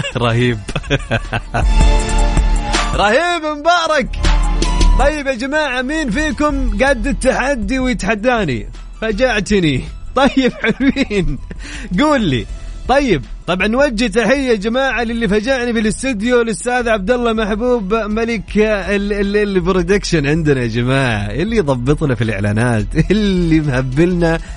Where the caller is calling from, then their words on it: Jeddah, Makkah Province, Saudi Arabia; أنا في جدة معك